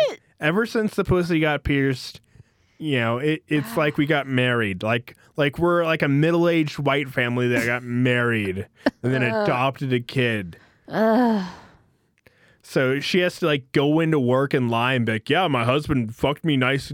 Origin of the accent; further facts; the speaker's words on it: North Dakota, United States; also born or lived in Stockton, Missouri / Rexburg, Idaho; I'm not. I'm from North Dakota. North Dakota